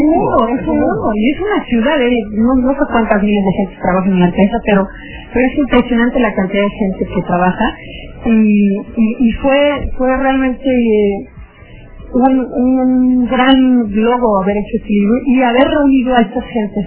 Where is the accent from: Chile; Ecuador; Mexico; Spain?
Mexico; Yo no los conocía porque soy mexicana